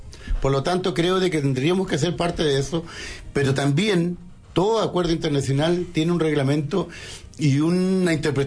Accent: Chile; Nosotros vivimos, como otros chilenos, también nos íbamos a Argentina a trabajar en forma ilegal

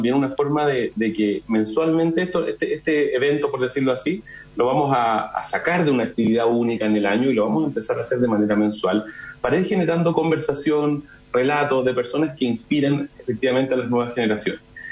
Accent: Chile; nosotros somos cocineros chilenos

